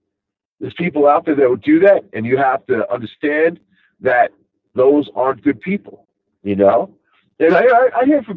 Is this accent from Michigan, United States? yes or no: no; Rockville Centre, New York, United States; he's, here's my accent, and he's like, you know, you're from Long Island. I like pegs it right away, because he was from the city, and then I was like, yep, he asked me where I was from. I said, Rockville Center.